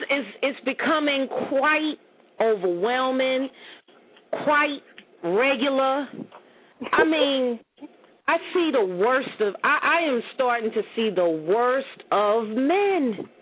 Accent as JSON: {"language": "English", "town": "Brooklyn", "region": "New York", "country": "United States", "said": "and bust you upside your head because I'm from Brooklyn."}